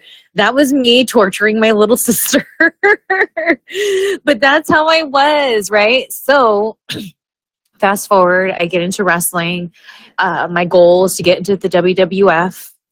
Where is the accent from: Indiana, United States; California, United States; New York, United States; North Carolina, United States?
California, United States; and I live in California, I'm born and raised in SoCal, and when I moved to Louisville, Kentucky to OVW